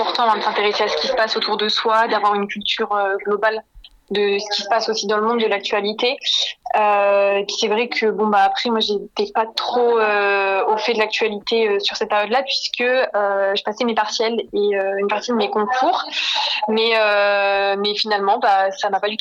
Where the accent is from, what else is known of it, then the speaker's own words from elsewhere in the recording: Lourdes, Occitanie, France; also born or lived in Nevers; moi j'ai grandi à Lourdes, je suis née à Nevers